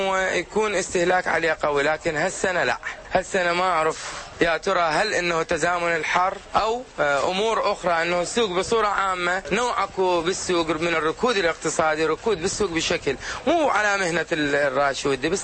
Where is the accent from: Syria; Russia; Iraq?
Iraq; احنا عندنا بالعراق أيضا درجات